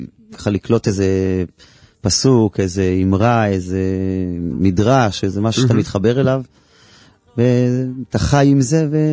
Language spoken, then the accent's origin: Hebrew; Northern District, Israel; ההורים שלי גרים בחבל התענכים, ההורים שלי שליחים של הרבי שם